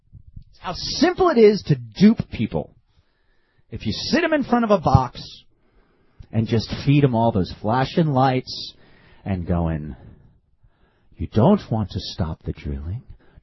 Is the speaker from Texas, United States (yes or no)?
no; New Jersey, United States; Okay, see, I grew up in New Jersey, right?